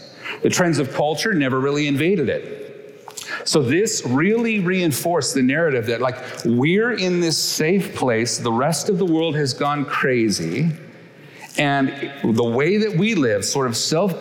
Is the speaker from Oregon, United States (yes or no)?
yes; Cave Junction, Oregon, United States; I was raised in Cave Junction. Yes, yes, that's right. That immediately says a lot about me.